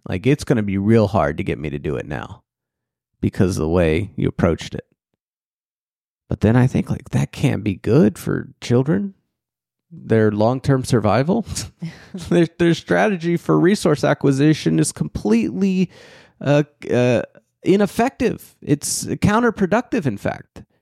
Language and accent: English; Arlington, Texas, United States; Whereas when I was growing up in Arlington, Texas, it was so big that you just played other kids in Arlington.